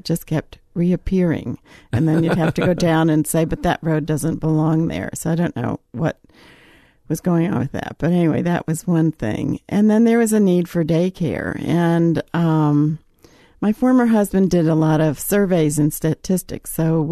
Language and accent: English; Union, New Jersey, United States; Well, I grew up in New Jersey, where I was born.